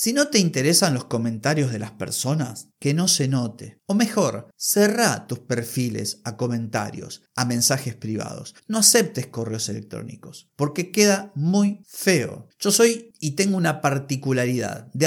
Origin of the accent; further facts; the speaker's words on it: Argentina; Hablas como argentino. ¿Y qué quiere que hable como croata? Sí, soy argentino.